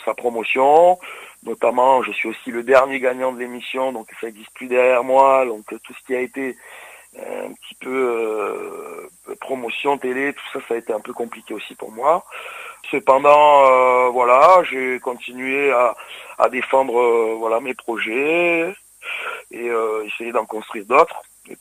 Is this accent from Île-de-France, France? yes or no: no; Perpignan, Occitanie, France; En fait, je suis originaire donc des PO de Perpignan.